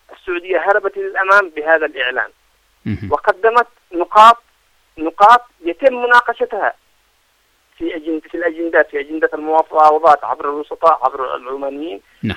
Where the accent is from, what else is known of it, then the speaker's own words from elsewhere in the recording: Yemen; نحن شعب يمني عظيم مؤمنين بالله،